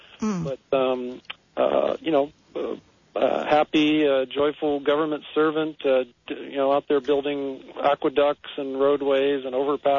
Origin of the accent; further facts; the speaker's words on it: San Jose, California, United States; Well, I grew up in, born and raised in San Jose. Just over the hill from Santa Cruz.